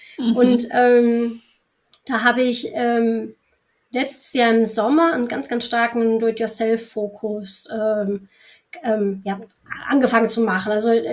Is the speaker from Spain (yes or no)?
yes; Lanzarote, Canary Islands, Spain; also born or lived in Bielefeld; Und meine Mutter ist halb Spanierin. Also ich bin mit meiner Mama und meiner Schwester nach Spanien gezogen, als ich noch ein Kind war. Nach Lanzarote. Also ich habe wirklich die schönste Kindheit gehabt auf einer Urlaubsinsel.